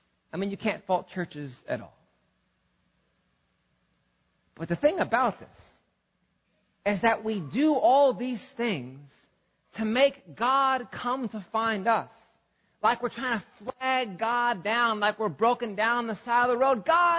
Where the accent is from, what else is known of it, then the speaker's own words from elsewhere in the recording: Missouri, United States; back in my hometown in like central Missouri